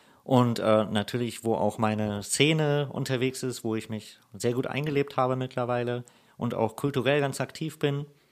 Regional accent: Hanover, Lower Saxony, Germany; ich bin Hannoveraner und habe da in dem Umkreis auf die letzten 25 Jahre etwa gelebt, vielleicht sogar noch einen Tick länger und habe jetzt für anderthalb Jahre in Bremerhaven gelebt, habe hier jetzt auch studiert in Bremen und bin jetzt aber schon wieder zurück im Raum Hannover.

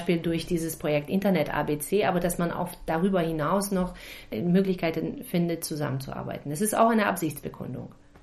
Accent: Bremen, Germany; Also das haben wir uns nicht als Bremer ausgedacht

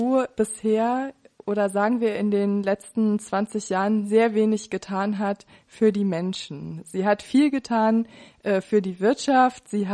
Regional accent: Kassel, Hesse, Germany; mit Bussen aus meiner Heimatstadt Kassel.

